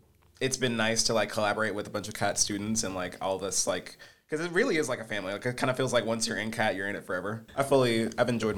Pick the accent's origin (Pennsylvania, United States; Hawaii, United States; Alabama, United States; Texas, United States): Alabama, United States; Florence; I'm here because I'm originally from Florence.